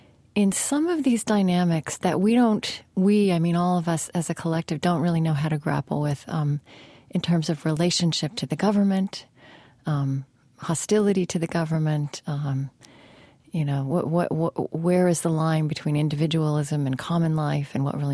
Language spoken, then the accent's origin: English; Oklahoma, United States; so I grew up in Oklahoma, which is mm-hmm. not the West.